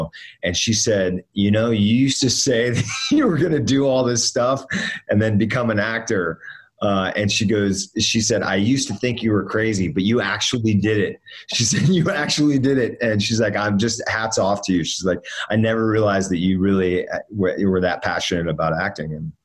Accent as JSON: {"language": "English", "town": "Miami", "region": "Florida", "country": "United States", "tie": "born or raised there", "also_born_or_lived": "Northern Virginia", "said": "so that's why I grew up down in Miami, living in Miami. But I spent all my summers and winters up in the Northern Virginia area, you know, DC."}